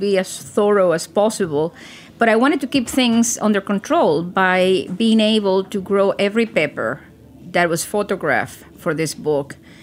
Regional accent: Cuba; I'm from Latin America, so I'm Cuban.

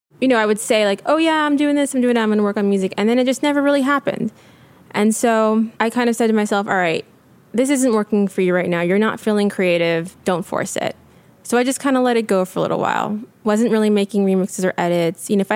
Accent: Los Angeles, California, United States; from Los Angeles.

